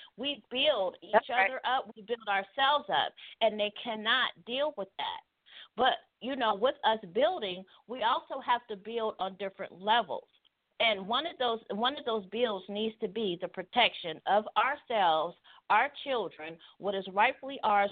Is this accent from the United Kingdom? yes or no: no; Cincinnati, Ohio, United States; And, you know, I'm from Cincinnati, too. You know, we got brownstones downtown, you know, over there on the West End